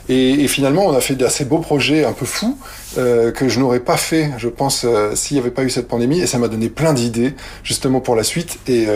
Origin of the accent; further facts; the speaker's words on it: France; now in Switzerland; Et j'ai dû justement appréhender une autre culture puisque moi, je suis français.